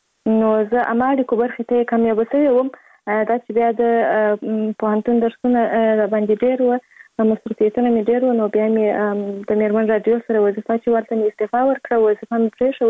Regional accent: Kandahar, Afghanistan; born there; زه په کندهار ولایت کې زیږیدلې یم او اوس په فلاله په کندهار ولایت کې اوسېږم.

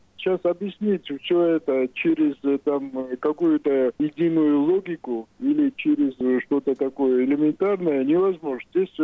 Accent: Georgia; из-за того, что я грузин, буду обучать грузинскому языку

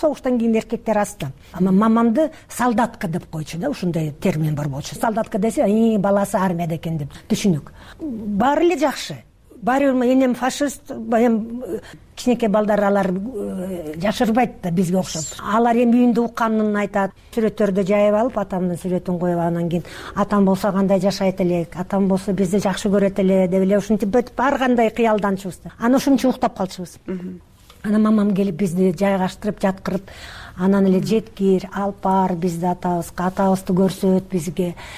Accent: Mongolia; Тиги Монголиядан биз келдик байкем, таякемдикине.

